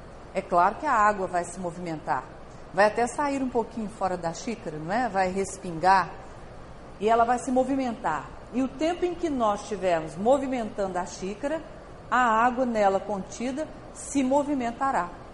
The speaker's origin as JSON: {"language": "Portuguese", "region": "Minas Gerais", "country": "Brazil", "said": "E nós, como somos de Minas Gerais, a gente lê esse texto oriental e quer continuar a ilustração."}